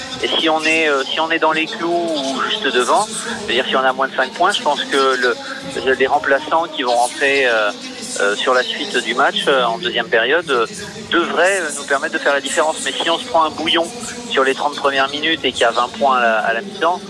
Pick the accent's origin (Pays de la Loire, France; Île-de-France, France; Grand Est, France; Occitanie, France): Occitanie, France; Toulouse; Ah mais moi je suis un vrai Toulousain